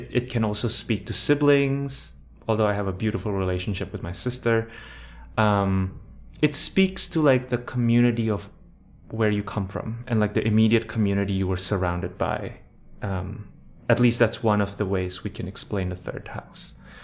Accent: Indonesia; And I grew up in Indonesia

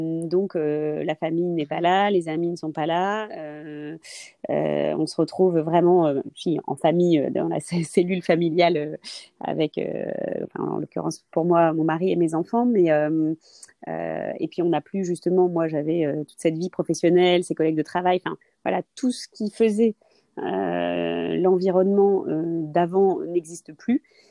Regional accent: France; moved away as an adult; parce que voilà, je venais de France aussi.

